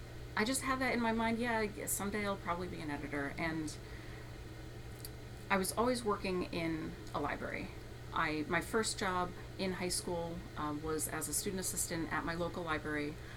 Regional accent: New Jersey, United States; So I grew up in Warren County, northern Warren County, about 20 minutes south of Newton. So I'm pretty familiar with Sussex County.

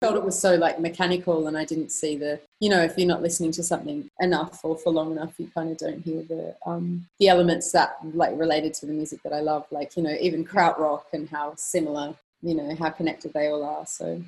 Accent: Perth, Western Australia, Australia; also born or lived in Sydney; And then sort of when I moved to Sydney from Perth, I got more into like psychedelic music and shoegaze and post-punk

